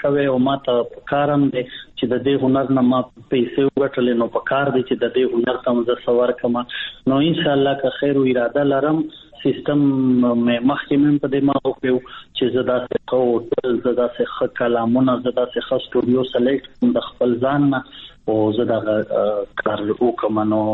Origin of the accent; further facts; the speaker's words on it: Bannu, Khyber Pakhtunkhwa, Pakistan; زه وایم چې مونږ کله په بنو کې یو دا فلمونو سندرې به مې د سنگرانو اورېدلې